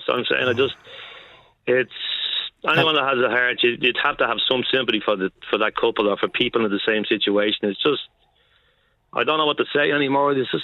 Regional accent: Ballyfermot, Leinster, Ireland; also born or lived in Crumlin; I'm from Ballyfermot, Joe, all my life. I moved to Crumlin, unfortunately, for 2 years, but I'm 63 years of age and I'm 61 years in Ballyfermot

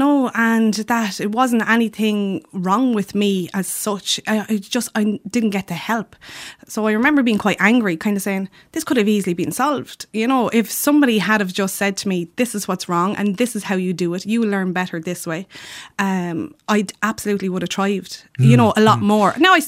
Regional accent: Naas, Kildare, Ireland; now in Laois, Ireland; I'm from Naas, so forever Lily White.

